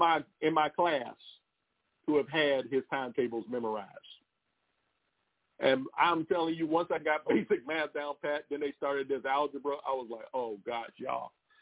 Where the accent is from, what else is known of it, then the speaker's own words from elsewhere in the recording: Maryland, United States; Growing up, we had two sets of encyclopedias in our home when I was growing up in Prince George's County, Maryland.